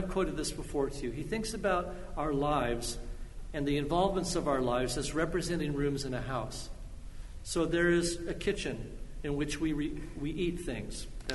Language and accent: English; Carpinteria, California, United States; This is an old packing crate label with a picture of my hometown. As you look from Carpinteria out in through the ocean to the Channel Islands, this is where I grew up